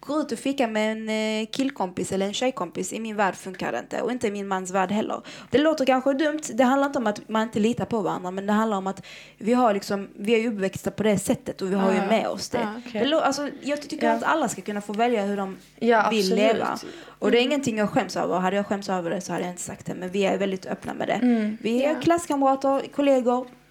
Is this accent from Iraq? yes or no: yes; Iraq; Swedish is a second language; now in Sweden; Jag menar, i mitt hemland, Irak då, så är det inte väldigt vanligt att man går ut och fika med en killkompis.